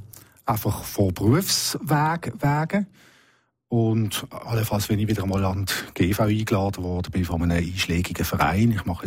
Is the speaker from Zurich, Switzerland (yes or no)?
no; Basel, Basel-Stadt, Switzerland; Also grundsätzlich bin ich in Basel aufgewachsen und der Rhein ist ja mein schönstes Gewässer